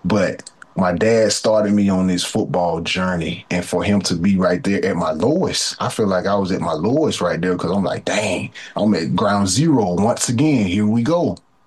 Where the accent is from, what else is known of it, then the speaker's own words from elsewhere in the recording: Prattville, Alabama, United States; also born or lived in Montgomery; So I was born in Montgomery, Alabama, which is 15 minutes north of my hometown, Prattville, Alabama, the capital.